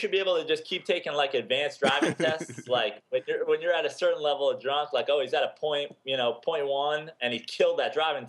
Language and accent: English; Westchester, New York, United States; And, you know, growing up, I grew up in Westchester, so just north mm-hmm. of the city. And I had a great house, great neighborhood.